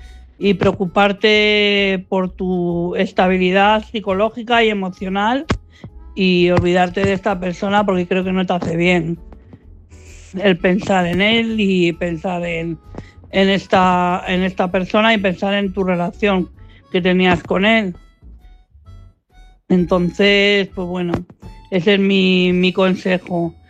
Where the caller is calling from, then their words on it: Madrid, Community of Madrid, Spain; de Madrid.